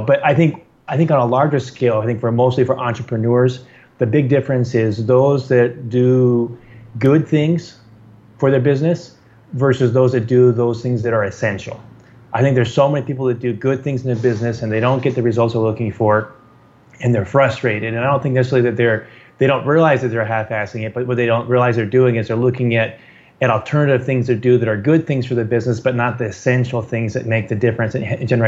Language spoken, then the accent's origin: English; San Diego, California, United States; moved away as an adult; now in El Salvador; Well, I'm from the United States. I grew up in San Diego, California. But I currently live in El Salvador in Central America.